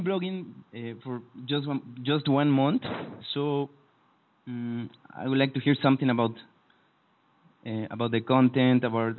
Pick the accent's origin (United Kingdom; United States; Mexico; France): Mexico; from Mexico, and my website or my blog is lifeissimpler.com.